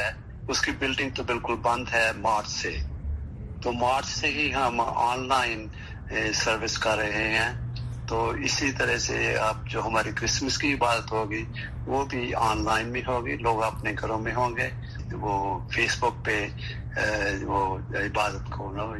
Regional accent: Sialkot, Punjab, Pakistan; now in Washington, United States; اب وہ پاکستان سے ہی ہیں اور ہم دونوں سیالکوٹ سے ہیں۔

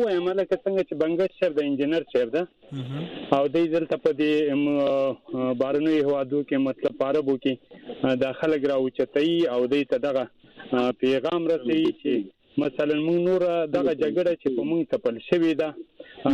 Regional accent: Wana, Khyber Pakhtunkhwa, Pakistan; زه د وزیرستان هم یم د لرو بر افغان یم زه سلیمان خیل یم د جنوبی وزیرستان د وانه سرم تعلق لرم

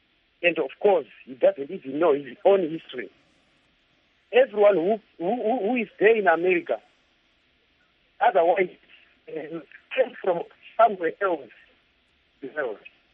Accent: Mount Darwin, Mashonaland Central, Zimbabwe; from Mount Darwin.

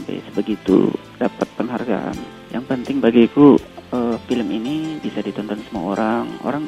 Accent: Indonesia; saya sebagai lahir, dibesarkan, semuanya ada di Indonesia.

